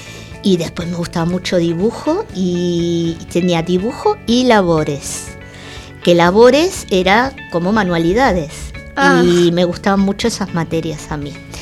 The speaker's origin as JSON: {"language": "Spanish", "region": "Buenos Aires", "country": "Argentina", "tie": "born or raised there", "said": "Bueno, yo nací en Argentina, en la ciudad de Buenos Aires. Y en un hospital muy cerquita del barrio donde después me crié."}